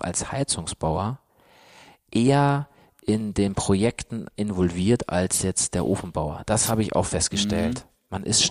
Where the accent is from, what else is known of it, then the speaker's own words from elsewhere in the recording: Baden-Württemberg, Germany; Aber ich komme ja wieder jetzt aus dem Schwabenländle.